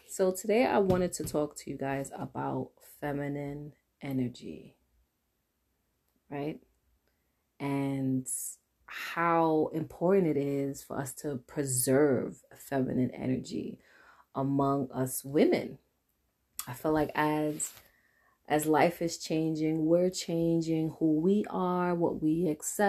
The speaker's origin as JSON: {"language": "English", "town": "New York City", "region": "New York", "country": "United States", "said": "If you guys don't know me, I am from New York City. I'm a goddess, of course. Born and raised Haitian Nigerian."}